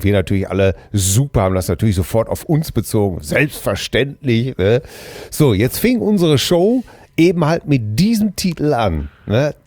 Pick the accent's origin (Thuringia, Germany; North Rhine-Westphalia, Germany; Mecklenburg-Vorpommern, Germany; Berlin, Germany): North Rhine-Westphalia, Germany; Hamm; wir kommen aus Hamm.